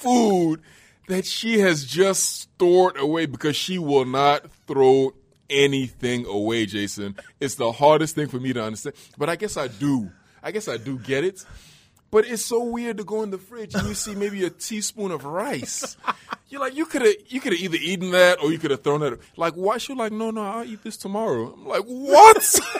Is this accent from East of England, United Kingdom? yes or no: no; London, United Kingdom; born there; I know I was born here. I know I was born in London, but I'm 100% African. I'm as Nigerian as it gets.